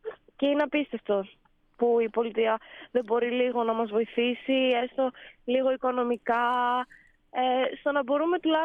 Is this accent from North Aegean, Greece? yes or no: no; Kastoria, Western Macedonia, Greece; Είμαι από την Καστοριά. Έχουμε τη λίμνη εδώ πέρα που είναι φοβερό μέρος.